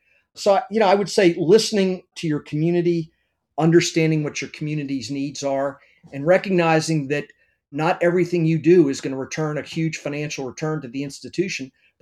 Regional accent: Washington, District of Columbia, United States; So I grew up in Washington, D.C. My father was a physician. My mother was a nurse.

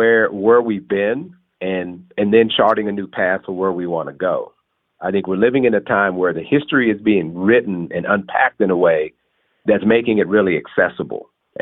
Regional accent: Texas, United States; I grew up in Texas.

